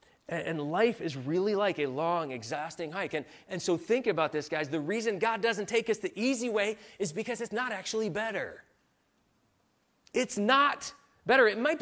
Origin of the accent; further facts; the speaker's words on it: New England, United States; I grew up in New England. Mount Washington.